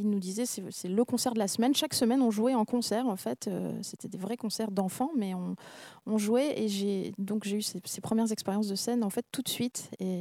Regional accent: Aix-en-Provence, Provence-Alpes-Côte d'Azur, France; born there; On m'a inscrit à des cours de piano au conservatoire d'Aix-en-Provence, qui est ma ville natale.

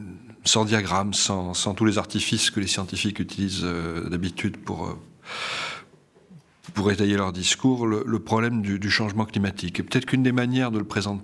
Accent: Bordeaux, Nouvelle-Aquitaine, France; Je suis climatologue, je suis bordelais d'origine

